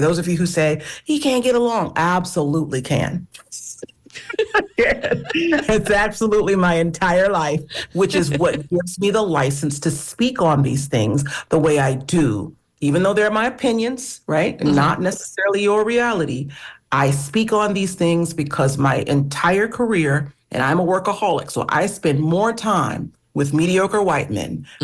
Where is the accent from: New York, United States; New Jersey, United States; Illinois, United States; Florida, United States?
Florida, United States; Jacksonville; Absolutely. I grew up on it. I'm from Jacksonville, Florida. Don't tell nobody. I'm from Jacksonville, Florida.